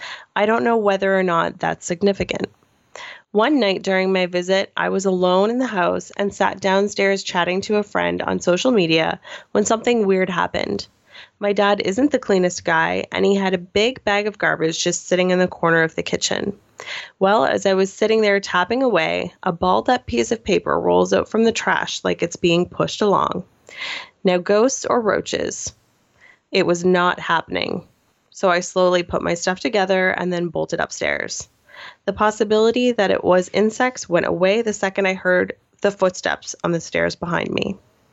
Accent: Nova Scotia, Canada; moved away; My hometown is a former mining town in Nova Scotia. Growing up, I hated the place, and so as soon as the opportunity to leave presented itself, I was gone.

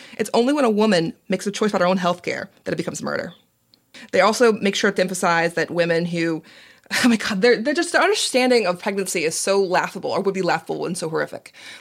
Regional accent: Georgia, United States; I'm from Georgia. I have lots of friends in Georgia.

